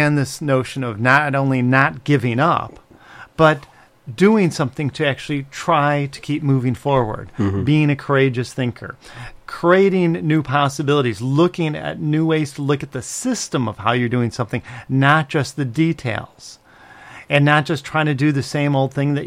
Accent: Chicago, Illinois, United States; I'm a guy from Chicago

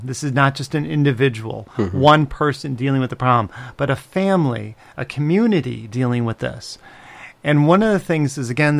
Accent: Chicago, Illinois, United States; I'm a guy from Chicago

